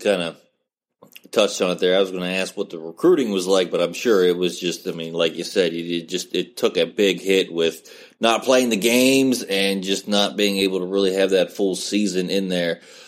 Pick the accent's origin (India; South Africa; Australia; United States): United States; West Virginia; now in Ohio, United States; Born and raised in West Virginia. I live in Ohio now.